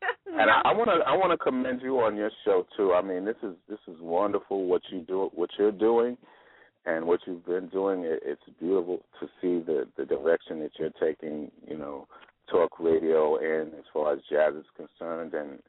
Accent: New York City, New York, United States; You know, I grew up in Harlem. Like, my aunt lived right behind the Apollo Theater.

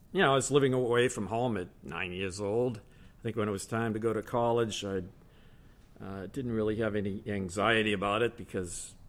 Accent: Waltham, Massachusetts, United States; also born or lived in Berkshires; Well, I grew up around here, Waltham, but I also had a stretch in the middle where I was out in the Berkshires.

